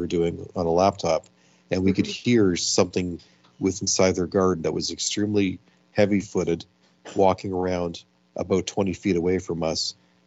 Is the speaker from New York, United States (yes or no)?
yes; Buffalo, New York, United States; born there; No. I was born in Buffalo, New York.